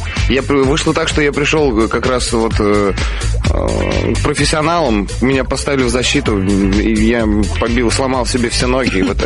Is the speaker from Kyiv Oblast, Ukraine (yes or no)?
yes; Kyiv Oblast, Ukraine; also born or lived in Chelyabinsk, Russia; я родился в Челябинске, 2 года пожил. Там потом приехал в связи с переездом родителей на работу, работать на Чернобыльск, которую мне пристанцию. Я переехал туда.